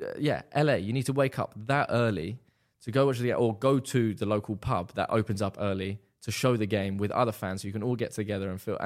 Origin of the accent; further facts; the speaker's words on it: London, United Kingdom; because obviously I'm being from London, but also like anywhere in England, anywhere in the UK, there's football everywhere.